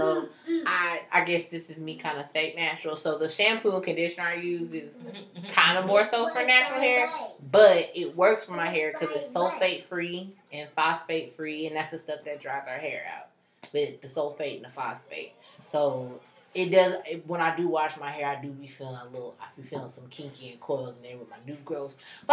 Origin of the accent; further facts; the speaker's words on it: Richmond, Virginia, United States; And y'all remember I grew up in Richmond. This is majority white folks